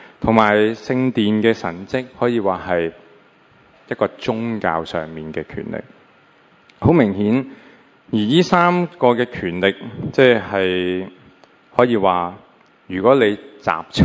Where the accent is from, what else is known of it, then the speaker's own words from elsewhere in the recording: China; 我哋中国人好谦卑嘅